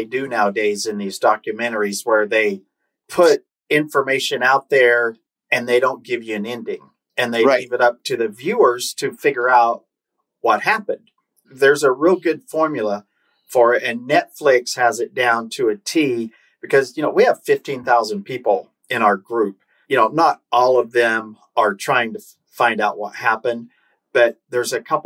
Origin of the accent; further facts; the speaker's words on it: Oklahoma, United States; and I'm from Oklahoma.